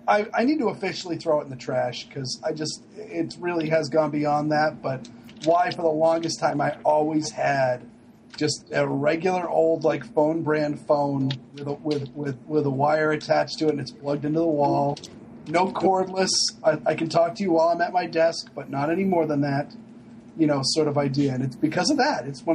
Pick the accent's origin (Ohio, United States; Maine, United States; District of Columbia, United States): Maine, United States; To be fair, I'm from Maine, so therefore a lot of things that happened, you know, that happened when Alan was a teenager were still current when I was a young man in Maine.